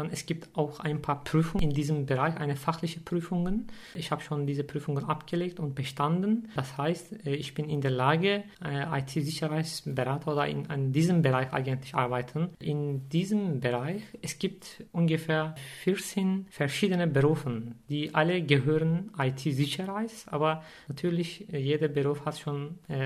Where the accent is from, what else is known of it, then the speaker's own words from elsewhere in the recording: Turkey; German is a second language; moved away as an adult; now in Germany; Aber natürlich, das ist meine Heimat.